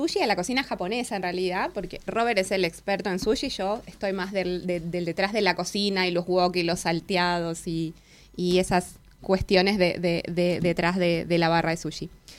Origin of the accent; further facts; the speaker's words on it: Chaco, Argentina; yo soy de Chaco.